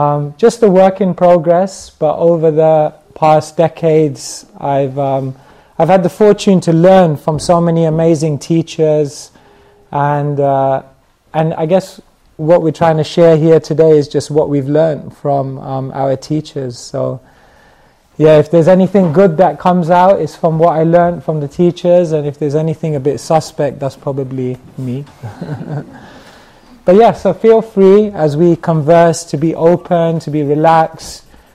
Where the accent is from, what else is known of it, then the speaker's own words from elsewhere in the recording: Wembley, London, United Kingdom; I grew up in Wembley, not too far away from here.